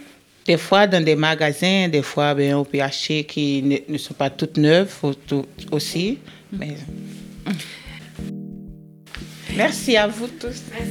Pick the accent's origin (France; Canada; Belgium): France; French Guiana; je viens de la Guyane pour arriver ici en métropole.